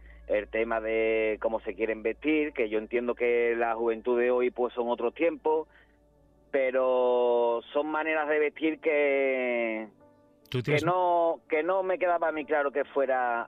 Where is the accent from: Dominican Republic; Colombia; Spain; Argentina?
Spain; Seville, Andalusia; siempre hemos sido una familia, nosotros somos de Sevilla.